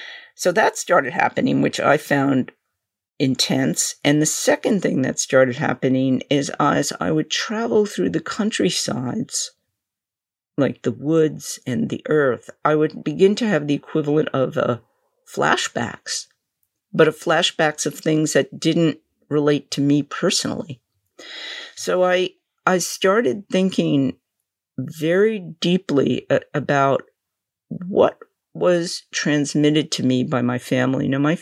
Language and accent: English; New York, United States; You know, I just say … I'm from New York. That's all I say.